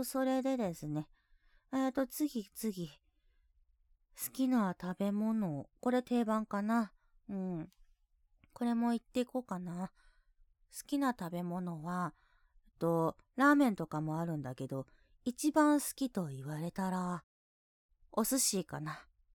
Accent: Hokkaido, Japan; 出身地は北海道です。

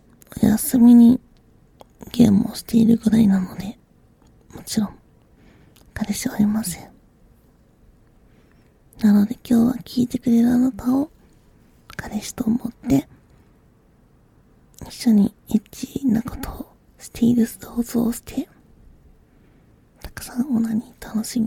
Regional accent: Mie, Japan; also born or lived in Gifu; 岐阜県出身です。あまり訛りはないのですが、育ったのが三重県の方になるので、時々関西弁に近い言葉が出ることもあります。

